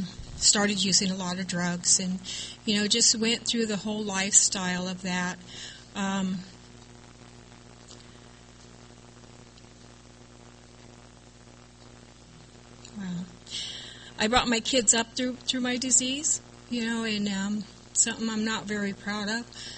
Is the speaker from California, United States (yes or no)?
yes; Santa Barbara, California, United States; I grew up in Santa Barbara, and they have a Fiesta Days there